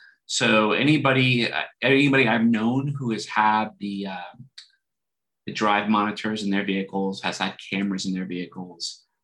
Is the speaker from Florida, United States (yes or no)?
no; New Jersey, United States; Now, listen, I come from New Jersey. So New Jersey, we're used to talking to the physician on every call.